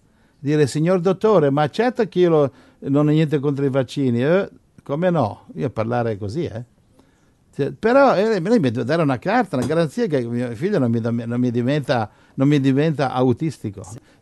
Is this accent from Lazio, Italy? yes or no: yes; Rome, Lazio, Italy; io sono romano.